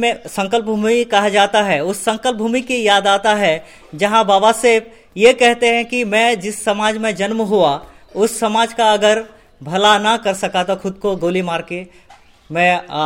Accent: Odisha, India; मैं ओडिशा से आता हूँ।

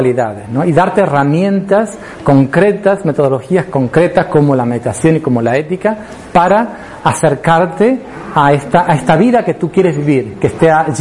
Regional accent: Chaco, Argentina; una llamada de mi hermana, del Chaco, de Argentina. Yo soy del Chaco.

